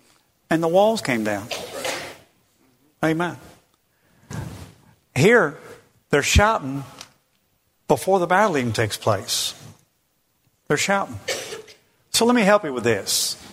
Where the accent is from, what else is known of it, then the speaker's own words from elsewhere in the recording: the South, United States; I don't do it because I'm from the South.